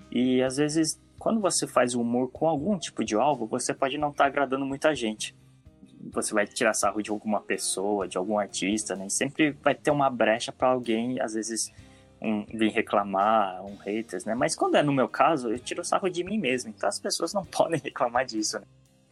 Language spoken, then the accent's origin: Portuguese; Brazil; now in Japan; Sim, desde quando eu cheguei aqui no Japão. A gente vem do Brasil, né? De uma cultura muito diferente daqui.